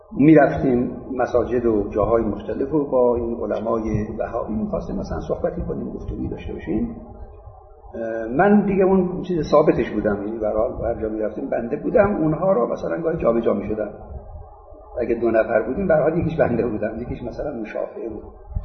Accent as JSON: {"language": "Persian", "country": "Iran", "said": "ما ایرانی هستیم"}